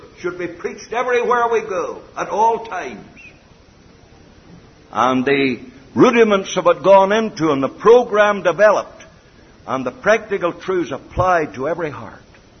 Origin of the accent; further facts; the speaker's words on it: Ireland; now in Canada; I was Irish, although I'm a Canadian citizen.